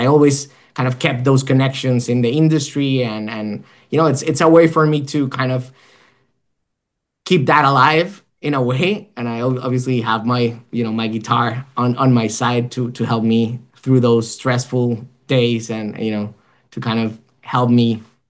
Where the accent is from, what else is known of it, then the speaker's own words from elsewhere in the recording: Cali, Valle del Cauca, Colombia; So I'm originally from Colombia. I went to law school there.